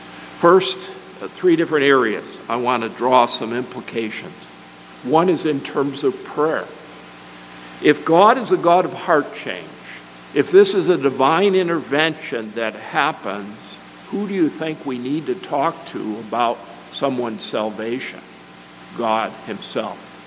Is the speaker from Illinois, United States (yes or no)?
yes; Chicago, Illinois, United States; No, not a mobster. I'm from Chicago. Don't blame me for that.